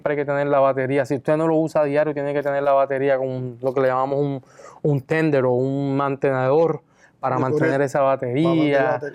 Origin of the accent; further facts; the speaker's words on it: Aguadilla, Puerto Rico; Yo soy de Aguadilla y yo me pasaba en Isabela con los famosos de los Volkswagen